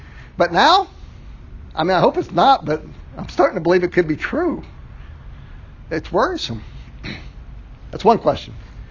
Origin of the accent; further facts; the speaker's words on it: Phoenix, Arizona, United States; now in Arkansas, United States; we came from the West, Sandy and I. We grew up in Phoenix. And there was a very pronounced difference. We moved to Arkansas.